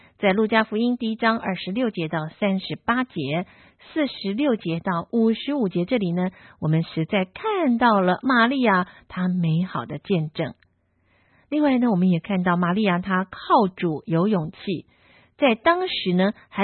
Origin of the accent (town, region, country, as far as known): China